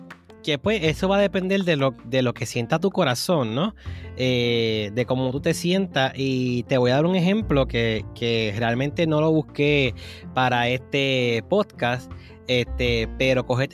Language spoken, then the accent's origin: Spanish; Puerto Rico; yo soy boricua porque yo nací aquí.